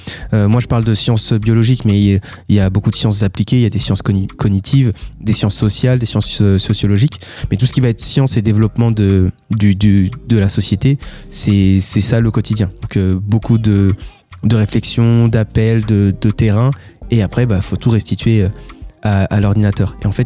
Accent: Angers, Pays de la Loire, France; Dans ma vie et dans mes études surtout, j'ai quitté Angers pour pouvoir faire des formations ailleurs.

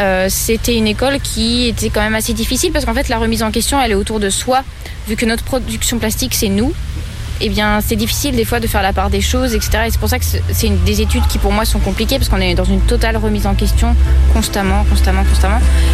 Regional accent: Finland; also born or lived in Algeria; Je suis née en Finlande. J'ai vécu une très grande partie de ma vie en Finlande. Ensuite, j'ai été vivre un petit peu en Algérie. Il faut savoir que ma mère est finlandaise et mon père est algérien. Et ensuite, je suis venue vivre en France

